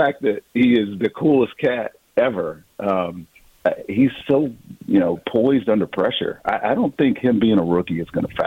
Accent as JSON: {"language": "English", "town": "Roanoke", "region": "Virginia", "country": "United States", "tie": "born or raised there", "lives_now": "Tampa, United States", "said": "And again, I grew up in Roanoke, Virginia, man. I'm a Washington fan."}